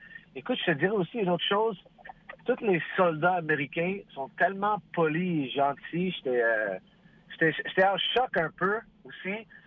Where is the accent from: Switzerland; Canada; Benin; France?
Canada; Montreal, Quebec; on vient de Montréal, c'est vraiment humide ici à Montréal.